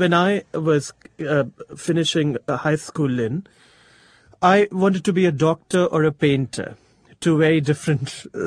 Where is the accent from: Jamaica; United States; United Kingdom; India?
India; New Delhi, Delhi; born there; I was born in New Delhi, which is in northern India.